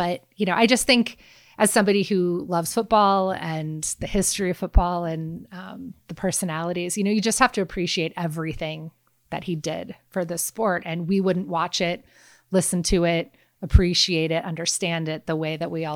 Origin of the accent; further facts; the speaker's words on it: Colorado, United States; I will say, so, you know, I grew up in Colorado. I watched Broncos games pretty exclusively.